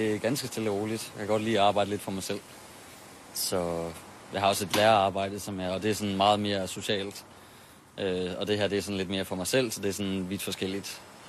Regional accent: North Denmark Region, Denmark; now in Copenhagen, Denmark; Jamen, jeg er 26, og jeg kommer fra Nordjylland.

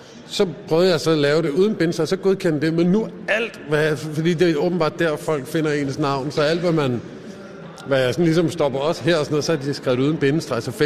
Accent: Odense, Region of Southern Denmark, Denmark; som man siger i Odense, hvor jeg kommer fra.

